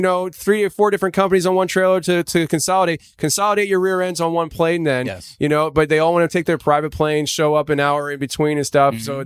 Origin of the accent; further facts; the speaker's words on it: United States; You know, I'm like, I'm American.